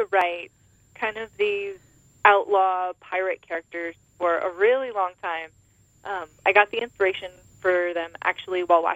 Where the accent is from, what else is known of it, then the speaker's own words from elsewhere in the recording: San Francisco, California, United States; Yeah, I grew up in San Francisco, so the Pacific Ocean was right down the street